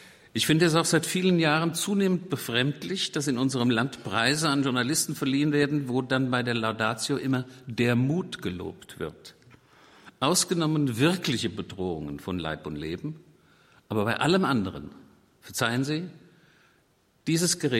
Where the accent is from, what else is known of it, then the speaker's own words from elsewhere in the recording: Limburg, Hesse, Germany; in Limburg, meiner Heimatstadt.